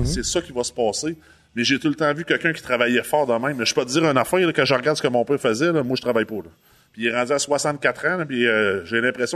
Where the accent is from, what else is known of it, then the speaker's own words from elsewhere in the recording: Rimouski, Quebec, Canada; Moi, je viens du coin de Rimouski.